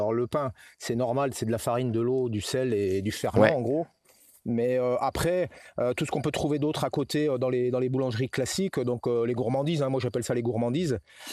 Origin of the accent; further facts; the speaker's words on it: the Alps, France; je suis allé tondre en Corse alors que je venais plutôt des Alpes.